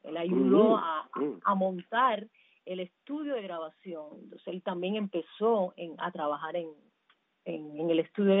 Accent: Cuba; me conecta con mi tierra, con mi cubanía, con mi familia, y con todo, con la cultura cubana, con la música

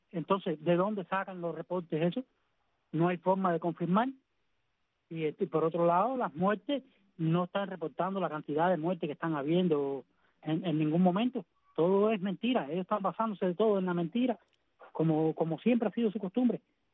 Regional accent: Guanajay, Artemisa, Cuba; Yo vengo de Guanajay y en Guanajay la situación está pésima también.

